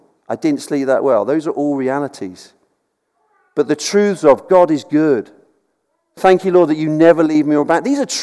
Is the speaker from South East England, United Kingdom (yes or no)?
yes; South East England, United Kingdom; I come from Sussex, and I was working on Worthing Beach.